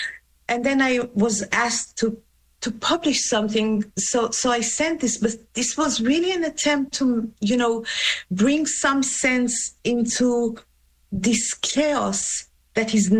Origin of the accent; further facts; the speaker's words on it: Tehran, Tehran Province, Iran; first language Persian; English is a second language; from my homeland, from my hometown, Tehran, the city where I was born and grew up in. The cries of people were in Farsi this time